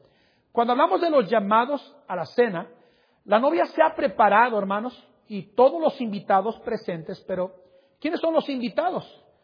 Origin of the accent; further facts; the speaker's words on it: Mexico; now in Colombia; Nuestro acento nos delataba. Obviamente con el tiempo se mezcló mi acento, ¿verdad, hermanos? Y saben, hermanos, ahora después me decían que era peruano, ecuatoriano, boliviano. Nunca me decían mexicano.